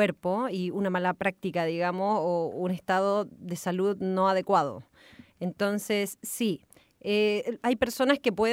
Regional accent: San Sebastián, Valparaíso, Chile; born there; Yo nací en San Sebastián, que pertenece a la hermosa comuna de Cartagena y al hermoso la hermosa provincia de San Antonio.

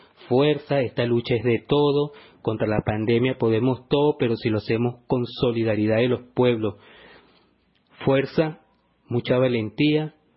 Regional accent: Venezuela; nosotros como pueblo venezolano le extendemos un gran agradecimiento al compañero

